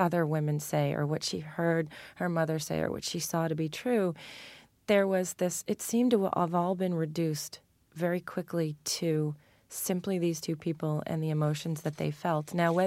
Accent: Manhattan, New York, United States; And I grew up in Manhattan, you know, so I grew up knowing what 42nd Street looked like

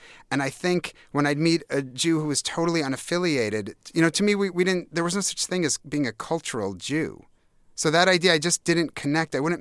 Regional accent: New York, United States; Well, no, I went to, you know, I was going to say, for me growing up on Long Island, it was this idea.

